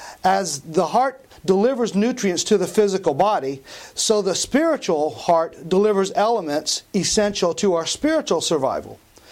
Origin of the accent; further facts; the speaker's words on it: Bellflower, California, United States; and I am from Bellflower, California.